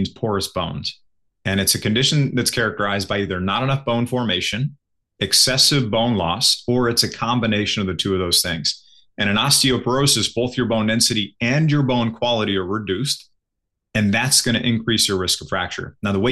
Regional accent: Midwest, United States; I grew up in the Midwest, right? Macaroni is a vegetable where I was growing up.

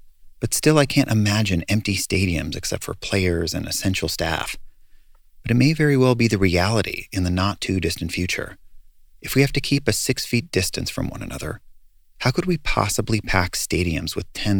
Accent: California, United States; I grew up in the Bay Area, and the recent run of basketball titles for the Golden State Warriors has been a light in my life.

